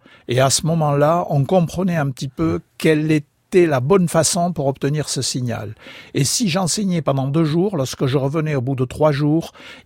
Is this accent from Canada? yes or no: no; South-West France, France; il vous échappe pas que je suis du Sud-Ouest